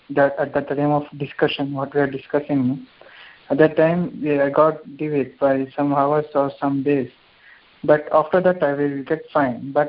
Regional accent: Karnataka, India; No, I'm out of US. I'm from India, Karnataka.

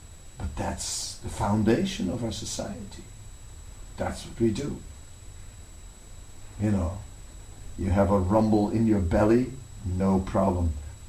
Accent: Netherlands; English is a second language; You know, I'm from Holland, you know, we have cows everywhere, right?

